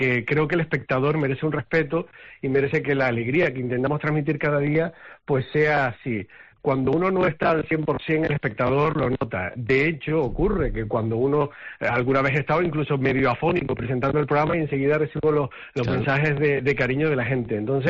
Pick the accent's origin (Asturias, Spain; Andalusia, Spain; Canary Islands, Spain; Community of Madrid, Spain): Canary Islands, Spain; Gáldar; Yo empecé en la radio de mi pueblo, que además yo digo la palabra pueblo con todo la boca llena, con orgullo, a pesar de que ya Galdar es una gran ciudad.